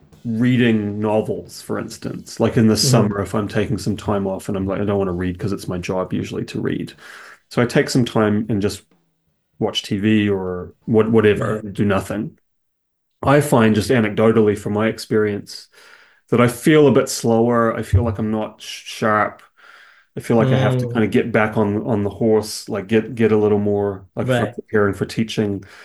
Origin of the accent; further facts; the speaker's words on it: New Zealand; accent: New Zealand; now in Canada; Because if I'm in Canada, my New Zealand accent kind of disappears. If I talk to my parents, it comes back.